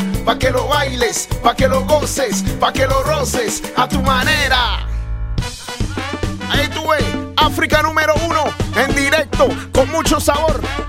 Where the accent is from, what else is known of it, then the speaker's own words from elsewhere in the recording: Chocó, Colombia; moi, je viens de la côte pacifique de la Colombie. Choco, donc c'est la région vraiment, c'est black man et voilà, c'est mes origines.